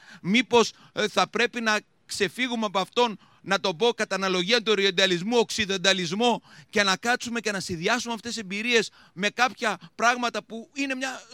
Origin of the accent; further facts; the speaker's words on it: Karpathos, South Aegean, Greece; εγώ είμαι από Κάρπαθο, κατάγομαι. Θυμάμαι όταν ήμουν μικρός